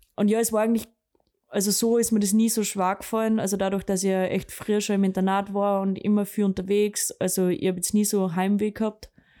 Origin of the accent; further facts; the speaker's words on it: Bad Aussee, Styria, Austria; ich von Stams nach Bad Aussee, also aus der Ort, wo ich her bin, glaube mit dem Zug fast 4,5 Stunden oder 5 Stunden gefahren bin.